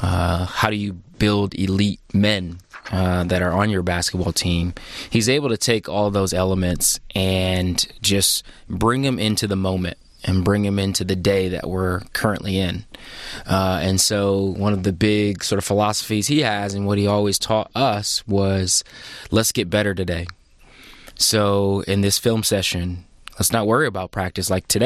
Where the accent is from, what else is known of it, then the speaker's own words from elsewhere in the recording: Detroit, Michigan, United States; born there; No, I was born in 1986 in Detroit. And my parents, we moved to the suburbs when I was like five or six.